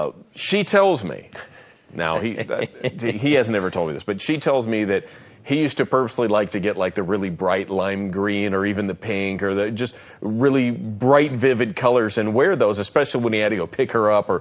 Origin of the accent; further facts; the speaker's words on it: Seattle, Washington, United States; Hey, I was born in Seattle and living there when the Seattle Seahawks became an expansion team, so I'm a Seattle Seahawks fan by default